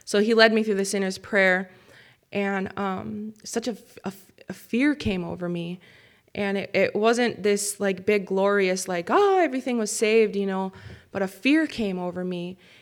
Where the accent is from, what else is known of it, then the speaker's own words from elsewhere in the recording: Redcliffe, Wisconsin, United States; I grew up in Redcliffe, Wisconsin for my entire life. You know, I went back and forth. I left, and then I came back, and then I left and came back.